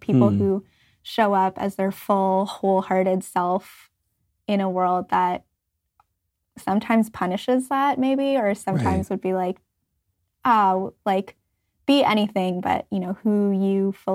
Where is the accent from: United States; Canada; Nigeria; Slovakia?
Canada; I'm Asian Canadian. I am second generation Canadian, specifically of Chinese and Filipino descent.